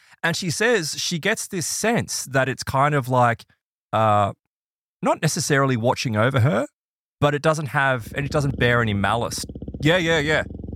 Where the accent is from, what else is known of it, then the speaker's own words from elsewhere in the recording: Brisbane, Queensland, Australia; I remember being a kid and here because I grew up in Brisbane